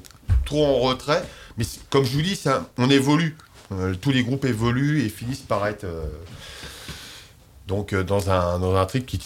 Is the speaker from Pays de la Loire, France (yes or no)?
no; Paris, Île-de-France, France; Écoute, moi, je suis parisien.